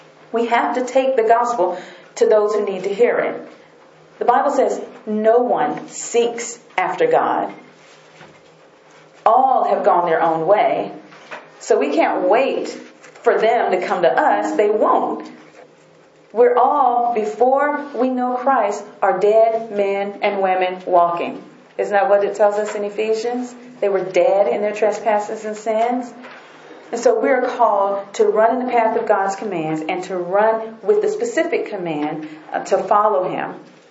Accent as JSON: {"language": "English", "region": "North Carolina", "country": "United States", "tie": "born or raised there", "said": "So I wasn't kind of in my hometown with the pastor or people I knew. So when I got back home, the Lord saved me when I was in Washington, D.C. or Maryland. So I go back home to North Carolina"}